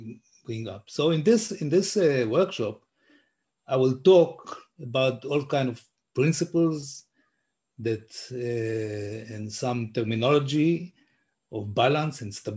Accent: Tel Aviv, Tel Aviv District, Israel; English is a second language; I'm from Tel Aviv, now in Tel Aviv.

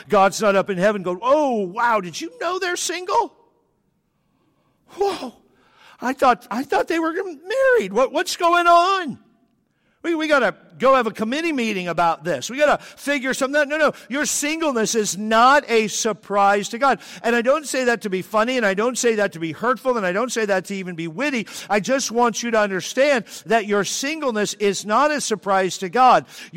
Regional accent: Texas, United States; I'm from Texas. I can say with authority, it's worse.

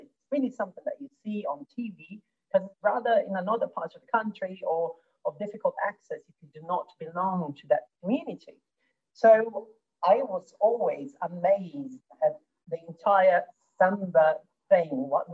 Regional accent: Brazil; English is a second language; now in Vienna, Austria; I am Brazilian myself. I grew up in Brazil and I currently live in Europe, in Austria, in Vienna.

